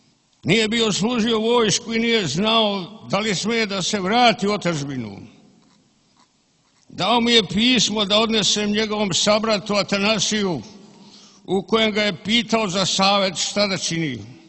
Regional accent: Valjevo, Šumadija and Western Serbia, Serbia; Ja sam stigao iz Valjeva

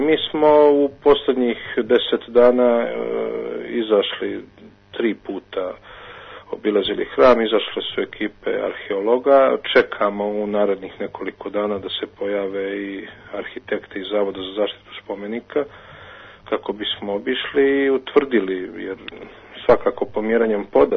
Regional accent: Luštica, Herceg Novi Municipality, Montenegro; also born or lived in Kotor; To je hram uz koga sam ja odrastao, jer sam rođen na Luštici i odrastao, pardon, rođen u Kotoru, ali odrastao na Luštici. I hram Svete Petke je grobljanska crkva u mom selu

